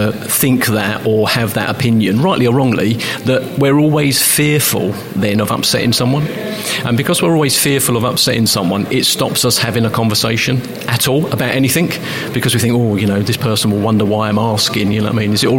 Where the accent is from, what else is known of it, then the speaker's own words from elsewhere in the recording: London, United Kingdom; now in Leicester, United Kingdom; I'm from the East End of London, so I grew up with, you know, lots of people from different places. All, so living in Leicester for me is East London, but with less people.